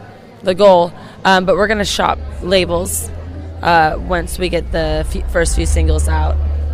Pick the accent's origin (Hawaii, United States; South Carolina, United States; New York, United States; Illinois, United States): Hawaii, United States; also born or lived in Colorado / Los Angeles; I'm born and raised in Hawaii and went to Colorado State. And then I lived in Los Angeles for about 5 years doing music and then moved out here a year ago.